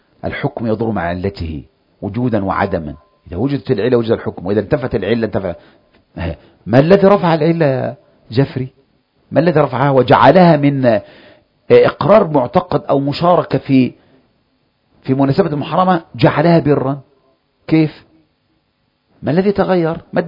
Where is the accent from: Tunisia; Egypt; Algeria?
Egypt; القول ده ما قلناش احنا كمصريين